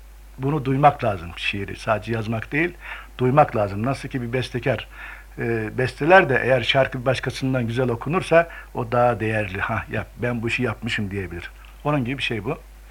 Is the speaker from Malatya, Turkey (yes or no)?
yes; Malatya, Turkey; born there; 1941 Malatya doğumluyum.